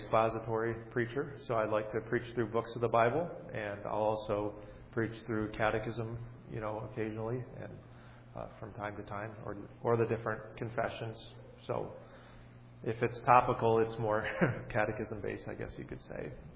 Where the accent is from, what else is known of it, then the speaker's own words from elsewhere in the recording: New Jersey, United States; Growing up in New Jersey, our church kind of switched to URC when I was in high school.